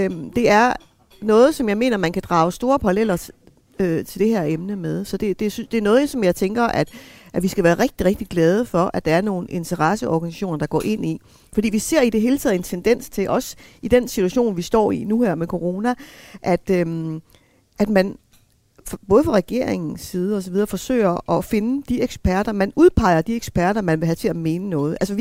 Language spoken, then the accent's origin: Danish; Greenland; now in Denmark; jeg kender rigtig meget fra mit hjemland. Min far bor selv foran uranminen, som vi kalder det i Grønland